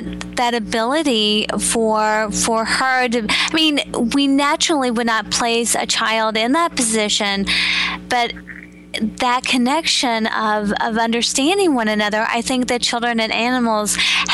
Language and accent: English; the South, United States; Because growing up in the South, I know what possums are.